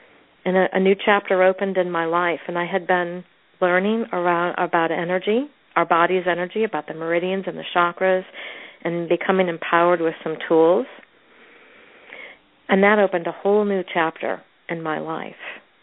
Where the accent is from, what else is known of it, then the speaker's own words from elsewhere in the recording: New England, United States; It looked sort of like snow, but I'm from New England, and I knew it wasn't really snow.